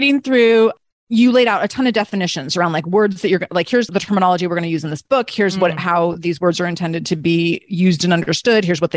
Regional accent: Seattle, Washington, United States; I had you're from Portland, I'm from Seattle.

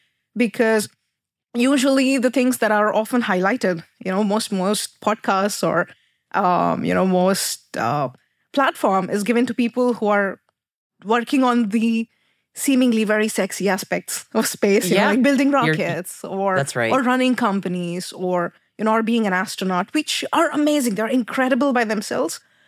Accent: India; So I'm from India, and in India, the Indian Space Research Organization, they have their own undergrad university.

